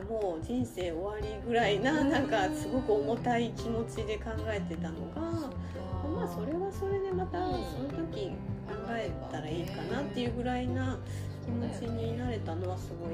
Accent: Kobe, Hyogo, Japan; いつもその地元の神戸のオーナー会には参加していたんだけど

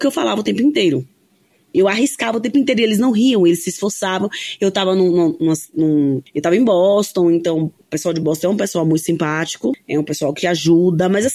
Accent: Bahia, Brazil; eu sou uma mulher negra do interior do Nordeste, do interior da Bahia.

